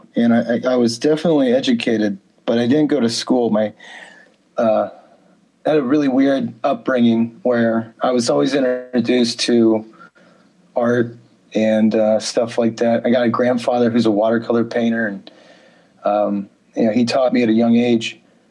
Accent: Quad Cities, United States; I was printing out flyers around town, my hometown of the Quad Cities.

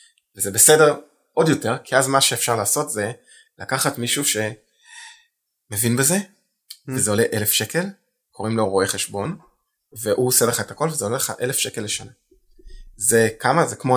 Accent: Rishon LeZion, Central District, Israel; אני מראשון

